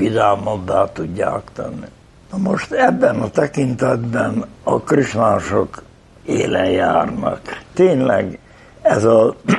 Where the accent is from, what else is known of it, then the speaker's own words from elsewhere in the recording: Hungary; now in Budapest, Hungary; Budapestre vidékről. Apám éppen mezőgazdasággal foglalkozó ember, gazdálkodó ember volt, és hát én ott nőttem föl